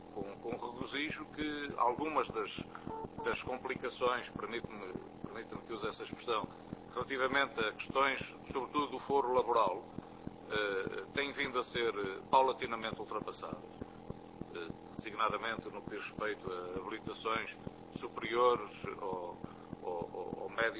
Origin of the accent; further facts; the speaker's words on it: Azores, Portugal; até eu sou natural dos Açores